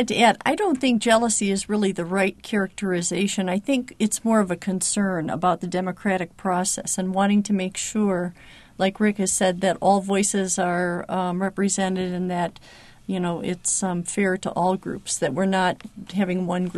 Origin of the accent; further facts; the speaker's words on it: Chicago, Illinois, United States; I was raised in Chicago in a primarily Dutch community, and I was raised in the Dutch Reformed Church.